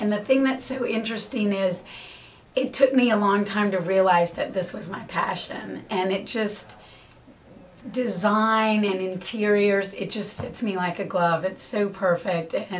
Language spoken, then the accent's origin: English; North Carolina, United States; moved away; also born or lived in New York; growing up in North Carolina. My parents' house was very traditional. And then I moved away to New York many years ago